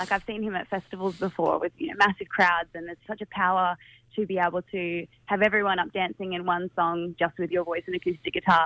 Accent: Mullumbimby, New South Wales, Australia; now in Gold Coast, Australia; My mob is from the Kulin Nation, but I spent most of my time growing up on Bundjalung country in Mullumbimby and now live on Yugambeh country on the Gold Coast, so kind of been around a little bit

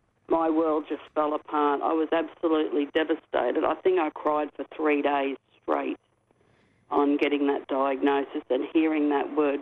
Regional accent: Southport, Queensland, Australia; was actually born in Southport and I'm still here.

